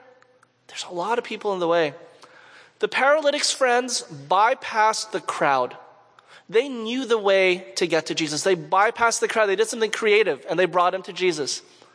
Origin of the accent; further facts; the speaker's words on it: Montreal, Quebec, Canada; I'm from Montreal, and a lot of the Adventists in Montreal are from Haiti.